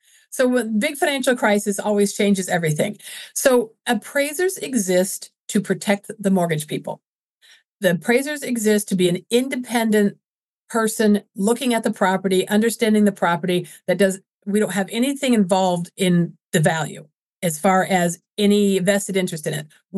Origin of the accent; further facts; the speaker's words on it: Indiana, United States; now in Minnesota, United States; I grew up in Indiana, so I've been to Kings Island many, many times.